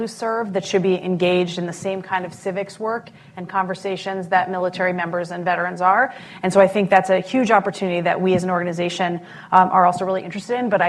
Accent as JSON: {"language": "English", "region": "New York", "country": "United States", "said": "as a New Yorker on 9/11, and as a military spouse, my husband, we're both from the New York area"}